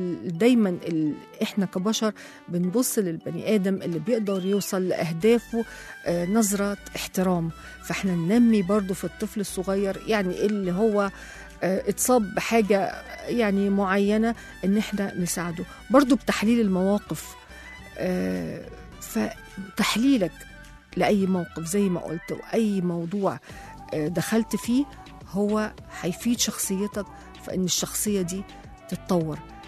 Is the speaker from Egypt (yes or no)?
yes; Egypt; حتى في الفن يعني في فنانين كتير عندنا في مصر برضو وصلوا للعالمية برضو باجتهادهم